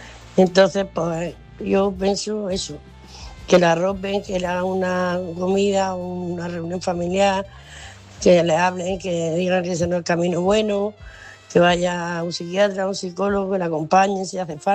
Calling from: Murcia, Region of Murcia, Spain; de Murcia

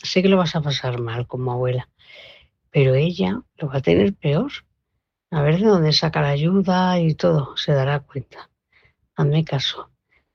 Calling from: Móstoles, Community of Madrid, Spain; Buenas noches a todos

